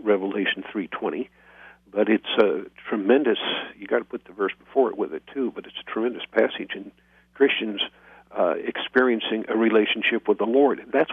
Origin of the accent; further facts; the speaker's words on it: Santa Rosa, California, United States; also born or lived in North Bend, Oregon; I was born July 4th, 1947, in North Bend, Oregon. And I grew up partly there in North Bend and then in Santa Rosa, California.